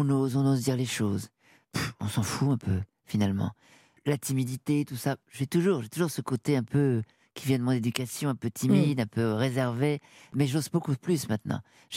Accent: Hauts-de-France, France; accent: Nord

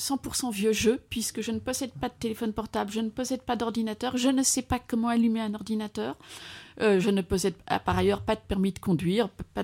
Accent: Belgium; je rappelle à toute occasion que je suis belge

